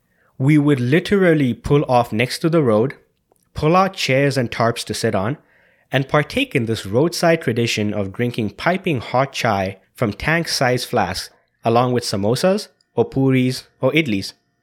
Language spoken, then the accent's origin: English; Zambia; Growing up in Zambia at that time, we would go on road trips together over long weekends.